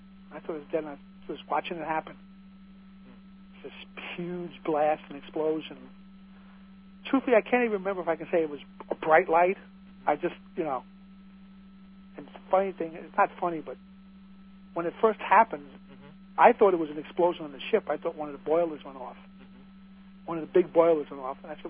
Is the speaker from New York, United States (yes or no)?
yes; New York, United States; I was from New York, so I was a bum.